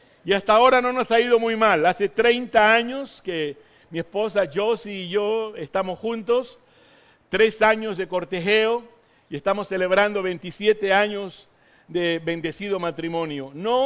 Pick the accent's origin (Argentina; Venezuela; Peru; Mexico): Peru; soy peruano … mi apellido es descendencia alemán, pero de corazón soy mexicano.